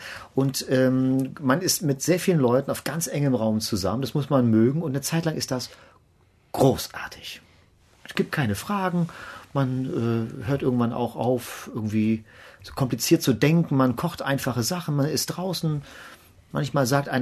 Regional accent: Kiel, Schleswig-Holstein, Germany; Erstmal komme ich aus Kiel, auch wenn man es hoffentlich nicht hört, aber so, wenn ich will, kann es auch so ein bisschen breiter werden, ne? Ist auch ein bisschen gemütlich da oben. Und in Kiel ist ja was eine kleine Stadt, ne?

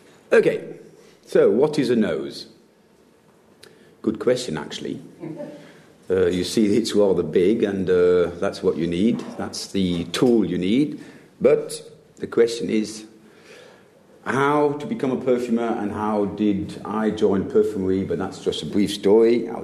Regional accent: Germany; I grew up in Germany, and just to make it short, grew up in Germany.

